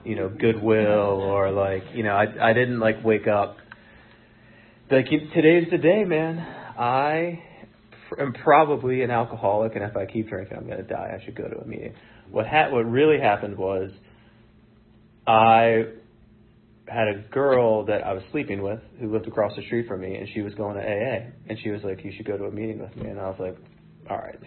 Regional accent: Friendship Heights, District of Columbia, United States; So I was like, I'm from Friendship Heights, you know what I mean? And that's, like, the metro station there.

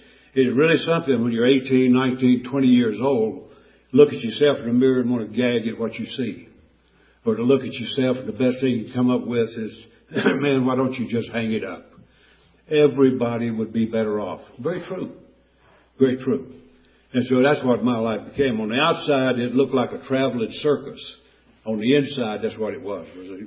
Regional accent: Mayberry, North Carolina, United States; My God, man, I grew up in Mayberry in North Carolina. I'm not a street thug.

